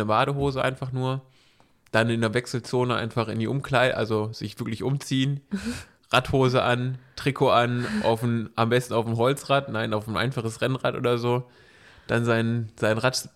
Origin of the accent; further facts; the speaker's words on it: Bocholt, North Rhine-Westphalia, Germany; ich komme ja auch da aus der Ecke, ne, von Bocholt